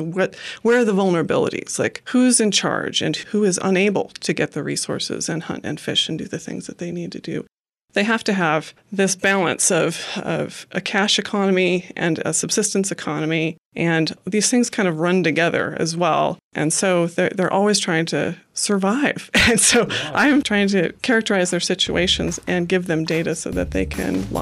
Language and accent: English; Idaho, United States; I grew up here in Idaho on a farm, and fishermen and farmers have a lot in common.